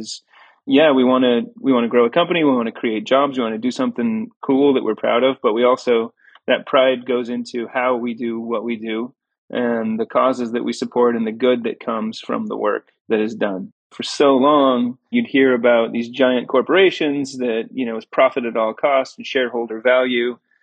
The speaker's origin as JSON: {"language": "English", "region": "Oregon", "country": "United States", "tie": "born or raised there", "said": "I think it's just part of growing up in Oregon, maybe the Pacific Northwest, right?"}